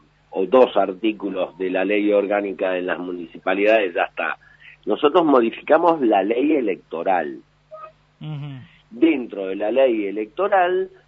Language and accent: Spanish; San Martín, Buenos Aires Province, Argentina; No, yo soy de San Martín.